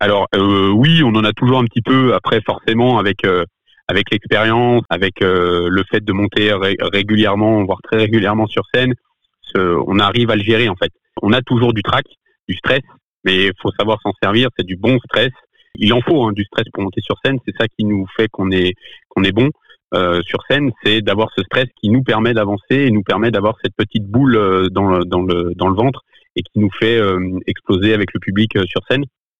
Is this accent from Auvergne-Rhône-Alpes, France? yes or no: yes; Annecy, Auvergne-Rhône-Alpes, France; moi je suis d'Annecy, j'ai 31 ans cette année.